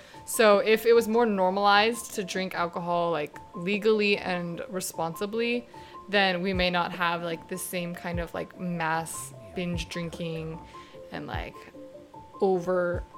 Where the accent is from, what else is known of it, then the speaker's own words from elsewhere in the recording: New Orleans, Louisiana, United States; I am from the New Orleans area of Louisiana.